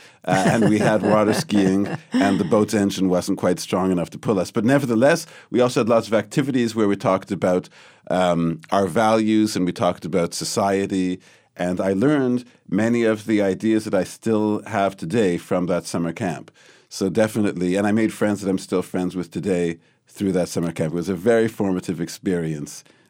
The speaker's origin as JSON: {"language": "English", "town": "Toronto", "region": "Ontario", "country": "Canada", "tie": "born or raised there", "said": "Well, so I grew up in Toronto, Canada, and I'm from a Jewish family. In fact, my grandfather was a rabbi in that area. And I had a very strong Jewish identity growing up."}